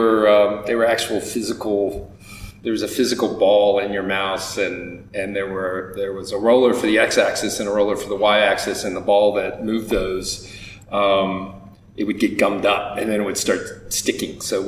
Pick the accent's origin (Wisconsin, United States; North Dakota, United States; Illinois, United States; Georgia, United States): Georgia, United States; also born or lived in Tennessee / Virginia / Florida; Grew up in the South in the United States. So Georgia, Tennessee, Virginia. I was born in Florida.